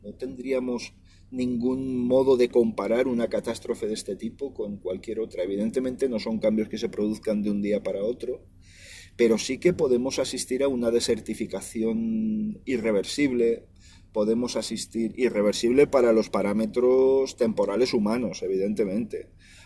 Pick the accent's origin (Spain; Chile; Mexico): Spain; Valencian Community; Yo soy valenciano, soy mediterráneo, y el Mediterráneo va a ser uno de los lugares del mundo que más se van a ver afectados antes.